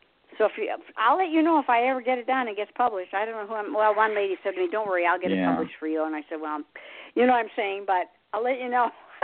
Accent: Michigan, United States; And I'm originally from Michigan, land of the ice and snow, I always tell everybody, like Nanook. I hated that state.

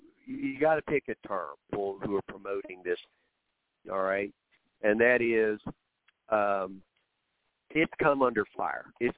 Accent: Oklahoma, United States; And I'm from Oklahoma. I sure did. That's where I heard about the Trail of Tears.

